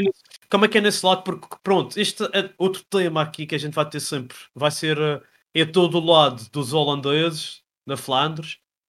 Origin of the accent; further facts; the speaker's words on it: Madeira, Portugal; A gente, como somos da Madeira, a gente sabe